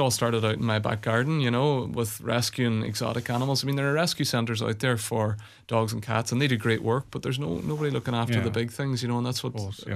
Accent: County Donegal, Ireland; But look, I'm from Donegal. Donegal's often a forgotten about county.

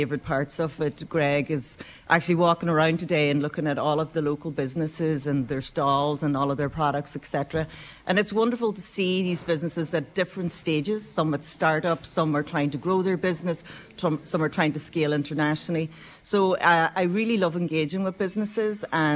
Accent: Ulster, Ireland; Well, because I'm born and bred in Donegal.

